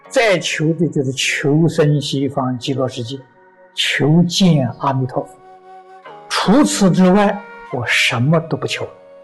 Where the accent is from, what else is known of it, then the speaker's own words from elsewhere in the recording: China; 我们中国人常说人道无求品质高